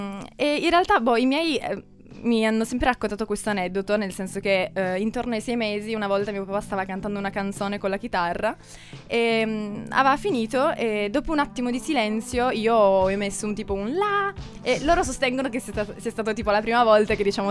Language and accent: Italian; Turin, Piedmont, Italy; Sì, sono di Torino, zona Santa Rita